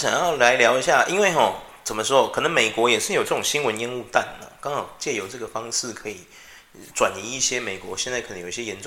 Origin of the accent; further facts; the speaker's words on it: Taiwan; 我是台湾人呢、欸、我都知道这些新闻